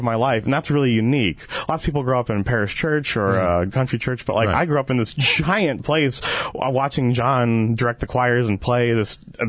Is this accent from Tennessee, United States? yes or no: no; St. Louis, Missouri, United States; I was lucky enough, I grew up in St. Louis, Missouri